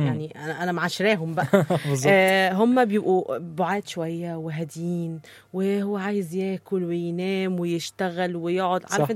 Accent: Egypt; يا جماعة احنا عندنا في مصر عندنا ناس بتفكر وبتخطط وبتنفذ

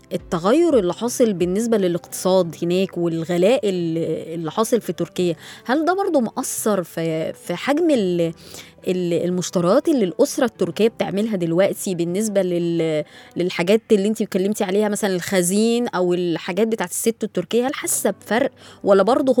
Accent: Egypt; نفس الفكرة اللي عندنا في مصر

